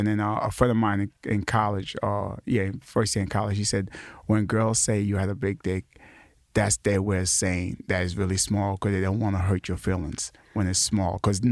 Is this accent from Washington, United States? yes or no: no; Brooklyn, New York, United States; Live in Brooklyn. Born in Brooklyn. Grew up in Brooklyn. Got shot at in Brooklyn.